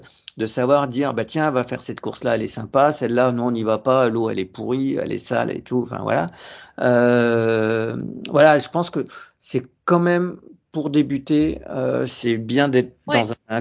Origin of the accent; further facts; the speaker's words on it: Saint-Germain-en-Laye, Île-de-France, France; Et maintenant je suis à Saint-Germain-en-Laye, au club de triathlon de Saint-Germain-en-Laye, parce que je suis de Saint-Germain-en-Laye.